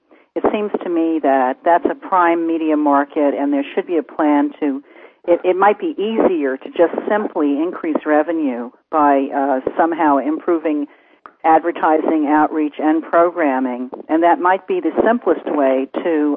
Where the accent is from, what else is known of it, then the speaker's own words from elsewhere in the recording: New York City, New York, United States; now in Los Angeles, United States; It seems to me, I grew up in New York City. I've been in L.A. since 1975, but I still have a family there, and I go back from time to time.